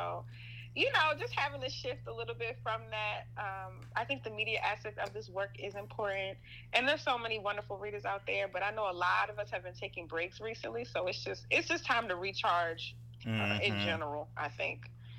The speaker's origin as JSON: {"language": "English", "town": "Baltimore", "region": "Maryland", "country": "United States", "tie": "born or raised there", "said": "I mean, I'm from Baltimore, I grew up like a Baltimore child."}